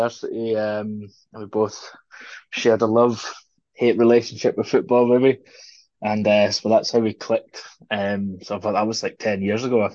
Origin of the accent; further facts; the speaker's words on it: Shetland, Scotland, United Kingdom; now in Glasgow, United Kingdom; so I'm originally from Shetland, so we'd come down on our holidays to Coat Bridge all the time.